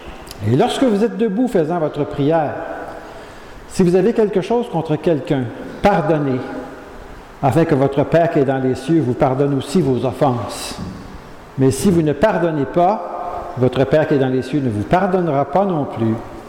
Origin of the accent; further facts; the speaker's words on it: Saint-Lambert, Quebec, Canada; Moi, je venais de Saint-Lambert ici.